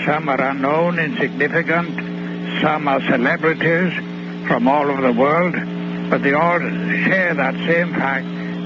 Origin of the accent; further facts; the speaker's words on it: Wales, United Kingdom; also born or lived in London / California; now in United States; As you heard, I was born and raised in the land of Wales, and then moved to London, and finally to California.